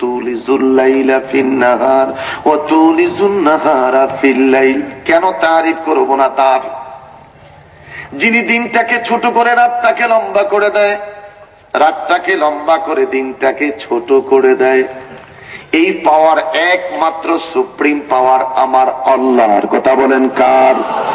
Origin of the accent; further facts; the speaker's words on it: Comilla, Chittagong Division, Bangladesh; আমি অরিজিনাল কুমিল্লার ছেলে, ভাষাগত দিক থেকে আঞ্চলিকতা এদিক সেদিক হতে পারে